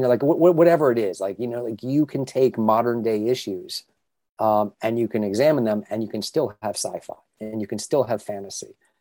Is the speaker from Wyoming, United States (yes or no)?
no; Maine, United States; also born or lived in New Hampshire; I also grew up in New England. Okay. So Boston is also my old stomping grounds. I was born in New Hampshire, raised in Maine, but you know, it's also small there.